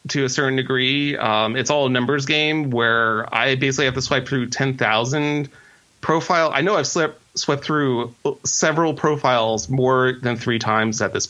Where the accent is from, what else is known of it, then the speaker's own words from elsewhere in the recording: New Jersey, United States; And I grew up in Jersey, so we're totally on the different ends of the spectrum.